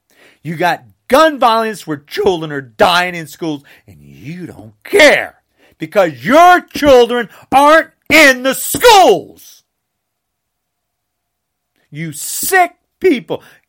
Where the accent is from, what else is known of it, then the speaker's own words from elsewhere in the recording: New Jersey, United States; I come from New Jersey. Everybody know what Trump is. New York, New Jersey.